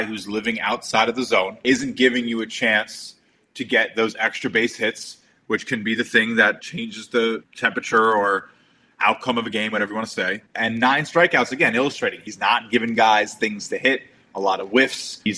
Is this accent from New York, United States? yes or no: yes; New York, United States; That's all I'll say as a New Yorker.